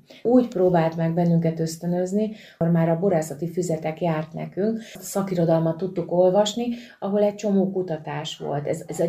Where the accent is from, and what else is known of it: Bácsalmás, Bács-Kiskun, Hungary